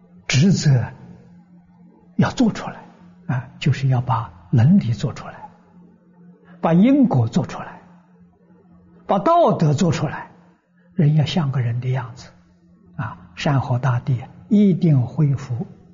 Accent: China; 我们中国人叫风水，把风水破坏了

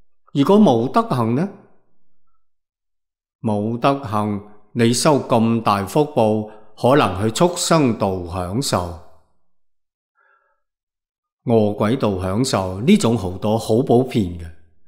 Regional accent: China; 我哋中国人常讲贵为天子，富有四海

